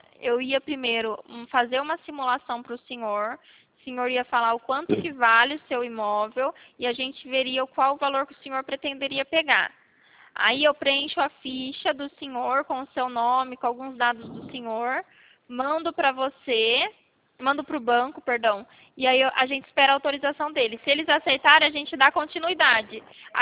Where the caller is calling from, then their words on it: Rio Claro, São Paulo, Brazil; Sou da cidade de Rio Claro, interior de São Paulo, perto de Campinas.